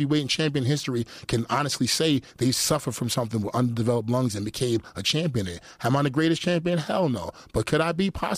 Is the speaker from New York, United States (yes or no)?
yes; Brooklyn, New York, United States; I grew up in St. Mary's in Brooklyn, St. John's in Brooklyn, Kings County in Brooklyn. I grew up in the hospital.